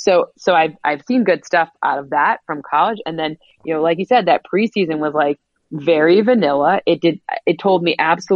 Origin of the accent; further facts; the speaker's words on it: East Lansing, Michigan, United States; I'm from East Lansing. That's a scary prospect.